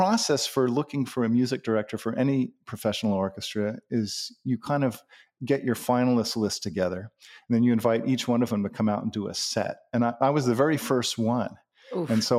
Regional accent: California, United States; also born or lived in New York; But I was born in New York, but by the time I was around four, my family had moved out to California.

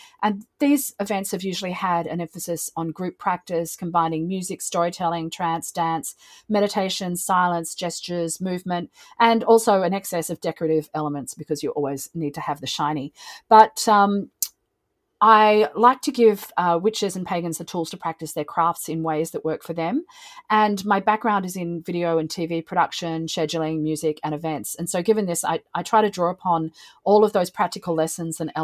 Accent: Australia; as everyone can hear, I am also Australian

